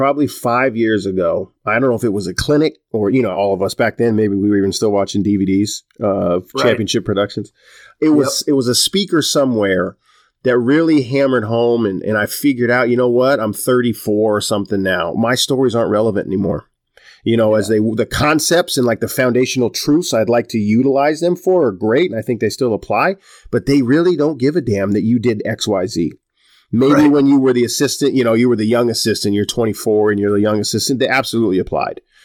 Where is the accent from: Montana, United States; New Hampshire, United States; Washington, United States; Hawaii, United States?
Montana, United States; moved away; And so it and eventually became, this is home, even though I'm from Montana.